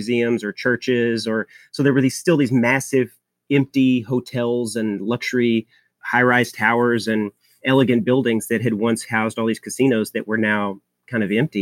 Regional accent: Hot Springs, Arkansas, United States; Well, I grew up there in the 1980s and the gambling business was not that far gone at that point.

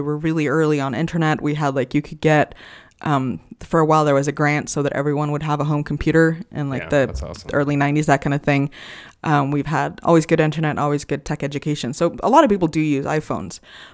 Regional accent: Sweden; they don't know that I'm from Sweden, and that's where a lot of the market is different

